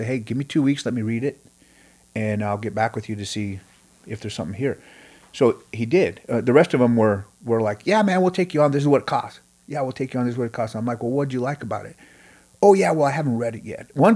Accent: Grandview, United States; I started sending it to friends of mine from my hometown, Grandview, Scott Parrish and his daughter, Peyton, who are teachers and coaches.

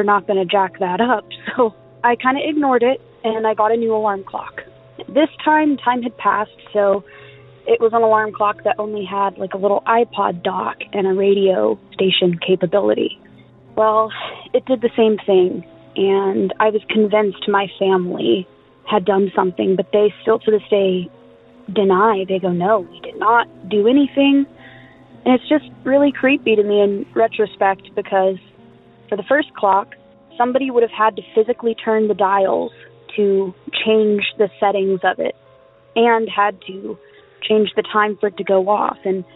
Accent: California, United States; Hey, Derek. … I'm from California.

